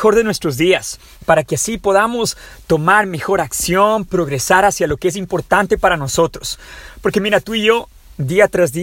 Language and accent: Spanish; Quito, Pichincha, Ecuador; now in Ukraine; mucho más tranquilo, seguro que Quito, mi ciudad natal, donde vivíamos